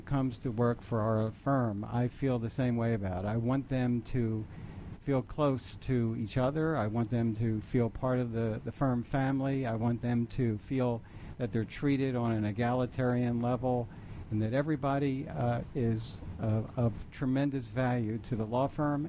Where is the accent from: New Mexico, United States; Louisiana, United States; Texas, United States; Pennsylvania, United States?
Pennsylvania, United States; Philadelphia; where we grew up in West Philadelphia, it was a very close-knit community.